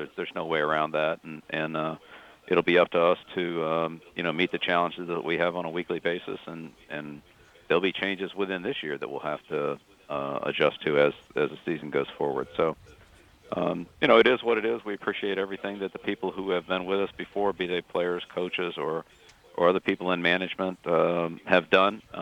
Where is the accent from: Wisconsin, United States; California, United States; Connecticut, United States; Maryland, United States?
Maryland, United States; Annapolis; I grew up in Annapolis and have a lot of close ties to the United States Naval Academy